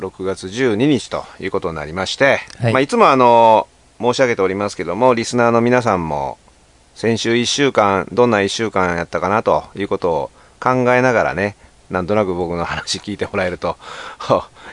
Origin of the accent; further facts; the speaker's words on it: Hiroshima, Japan; moved away as an adult; 僕はまあ広島出身といってももう40年近くいないわけで、もう今どうなってるか分かんない